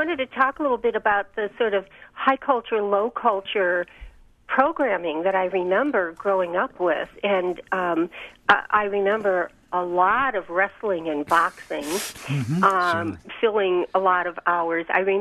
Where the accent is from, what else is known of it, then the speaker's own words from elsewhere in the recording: Chicago, Illinois, United States; now in Milwaukee, United States; I grew up in Chicago. We had one of the first TVs in 1949.